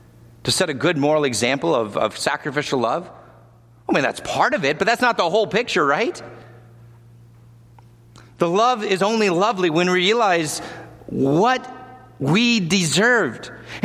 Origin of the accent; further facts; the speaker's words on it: California, United States; Now, I'm from California originally, and I then never experienced fall until I got to Michigan.